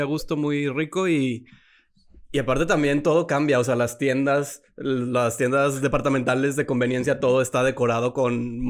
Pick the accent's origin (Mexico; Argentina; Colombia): Mexico; Torreón, Coahuila; also born or lived in Monterrey; Sí, yo de niño, tanto aquí en Torreón como en Monterrey, sí era de ley.